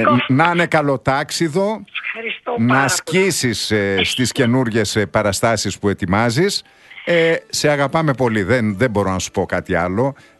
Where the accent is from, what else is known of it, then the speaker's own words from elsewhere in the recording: Thessaloniki, Central Macedonia, Greece; Από την πατρίδα μου.